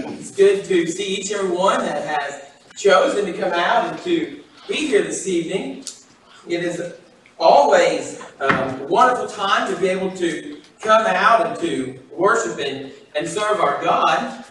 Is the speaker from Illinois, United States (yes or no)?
yes; Illinois, United States; in which I grew up in Illinois, and so we actually had a seasons then, instead of like in Tennessee.